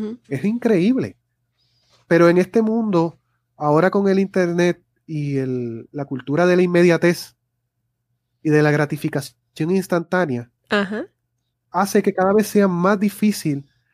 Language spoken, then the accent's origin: Spanish; Puerto Rico; yo te voy a dar mi opinión como puertorriqueño.